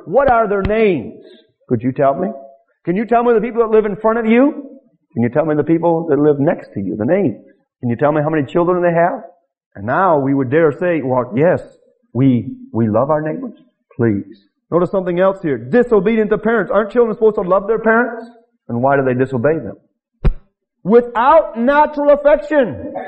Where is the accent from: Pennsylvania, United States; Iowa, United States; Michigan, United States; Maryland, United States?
Michigan, United States; You know what? I grew up in Michigan. And people in Michigan are very cold.